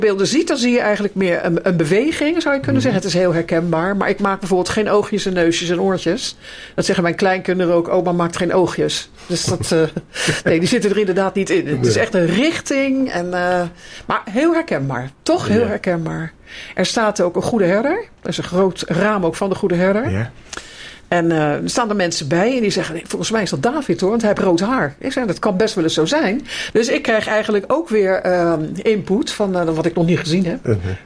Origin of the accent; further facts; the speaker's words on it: Scheveningen, South Holland, Netherlands; Ik ben in Scheveningen geboren en we zaten heel veel op strand.